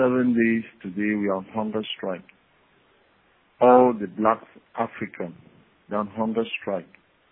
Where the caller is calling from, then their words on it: Pine Prairie, Louisiana, United States; Yes, I'm calling from Pine Prairie, Louisiana, in Joe facility.